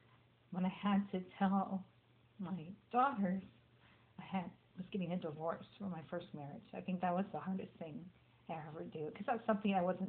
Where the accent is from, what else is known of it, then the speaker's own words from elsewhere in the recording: Delano, California, United States; I am from Delano, California, 40 miles away from here.